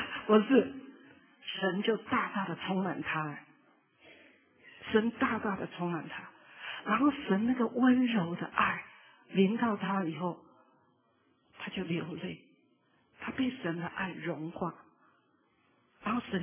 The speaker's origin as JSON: {"language": "Chinese", "country": "China", "said": "在我们中国人的观念里好像很难想象"}